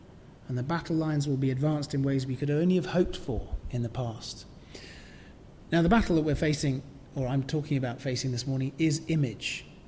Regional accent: England, United Kingdom; I'm a British citizen. So I was born British.

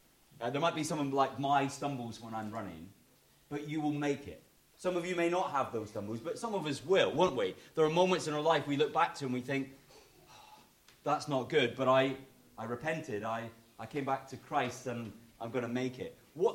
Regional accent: Scotland, United Kingdom; I'm saying these words as a Scotsman, okay? This is hard for me.

